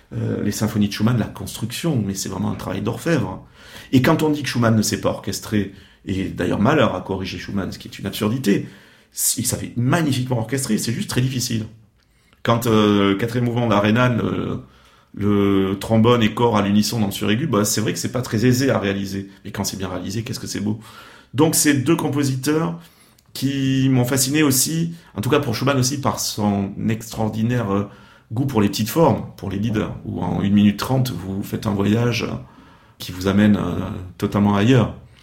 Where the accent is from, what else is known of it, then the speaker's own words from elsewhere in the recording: France; first language French; moi je suis d'origine espagnole par ma mère et italienne par mon père, mais je reste un compositeur français, parce que ma langue maternelle est le français et que donc mon oreille est française.